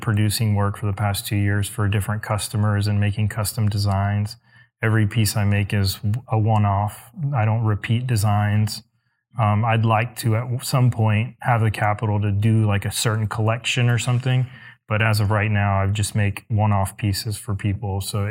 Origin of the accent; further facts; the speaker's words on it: Sugar Land, Texas, United States; I'm from Sugar Land. And I've always been in either Catholic, Lutheran, Baptist schools, a lot of, Christ-centered education.